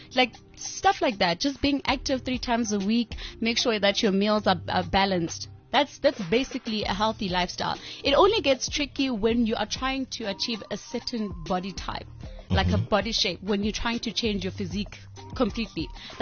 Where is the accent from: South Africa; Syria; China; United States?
South Africa; Butterworth, Eastern Cape; I am from the Eastern Cape. Grew up in a small village, Kwandabakazi, in Butterworth, Ekuwa.